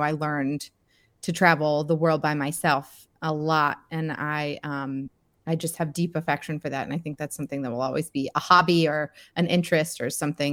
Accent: Georgia, United States; That as a woman growing up in Georgia, that wasn't a part of my future that I saw.

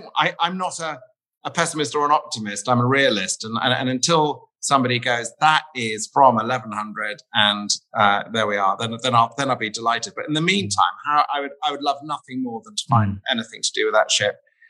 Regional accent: East of England, United Kingdom; I grew up near the Wash and just every day I'd look out there and think, well, it must be there and it's worth a dig, you know.

